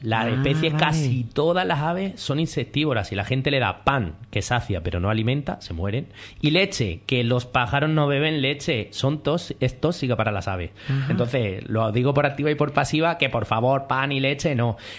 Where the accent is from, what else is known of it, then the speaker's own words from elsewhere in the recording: Albacete, Castilla-La Mancha, Spain; yo soy de Albacete, el alcaraván allí, yo no lo había visto